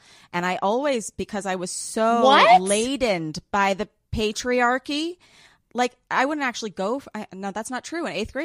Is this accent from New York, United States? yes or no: yes; New York City, New York, United States; I grew up in New York City.